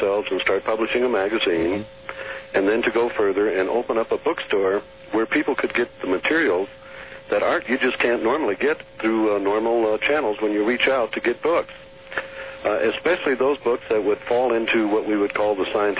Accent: Minnesota, United States; moved away as an adult; also born or lived in Iowa / Nebraska; And I grew up in Minnesota. I lived in the St. Paul area. I later moved from Minnesota down to Iowa. Had lived in Nebraska for some time.

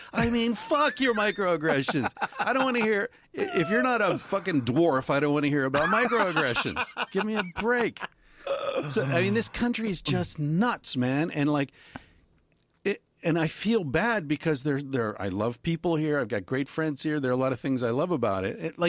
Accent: United States; And so even though I was raised in America, I never felt like this country never really made sense to me.

